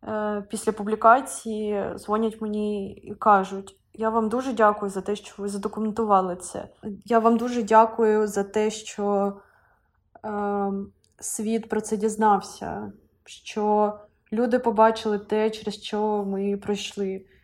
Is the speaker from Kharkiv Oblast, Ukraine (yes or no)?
yes; Kharkiv, Kharkiv Oblast, Ukraine; ми поїхали до Харкова, наше рідне місто